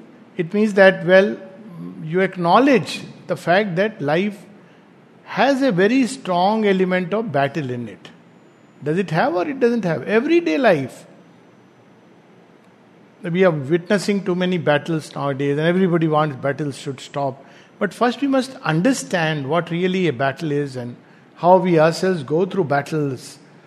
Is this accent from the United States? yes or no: no; India; I'm proudly Indian, okay.